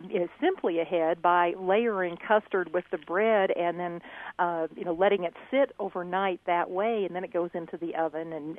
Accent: Galesburg, Illinois, United States; I grew up in Illinois, in the Galesburg area in particular.

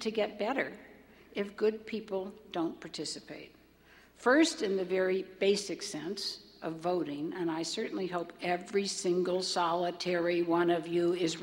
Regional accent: Louisiana, United States; I'm from Louisiana, and we're beginning to look downright noble.

